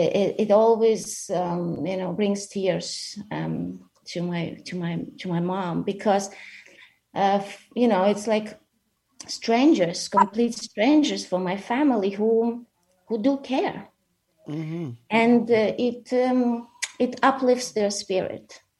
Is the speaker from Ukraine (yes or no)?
yes; Ukraine; So there's this hospital in Ivano-Frankivsk region. It's like 2 hours from my hometown. I actually went to college there.